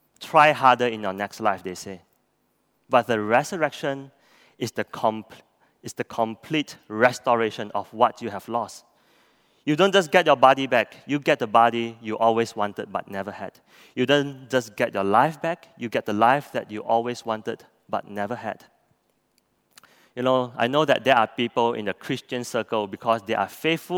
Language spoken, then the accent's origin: English; Penang, Malaysia; When I was growing up in Penang, my grandfather was a hawker selling char kway kak at Goh Tiao Lo, or street number 5.